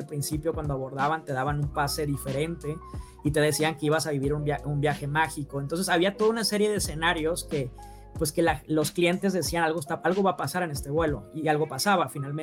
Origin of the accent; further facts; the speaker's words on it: Sonora, Mexico; Yo soy de Sonora